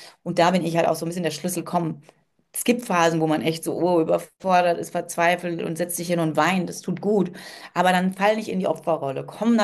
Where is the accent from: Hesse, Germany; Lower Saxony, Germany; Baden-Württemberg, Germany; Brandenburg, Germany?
Hesse, Germany; also born or lived in England; als Dorfkind. Ich meine, ich bin zwar in England aufgewachsen, die ersten 4 Jahre, aber dann in einem Dorf in Hessen, ne, zur Schule gegangen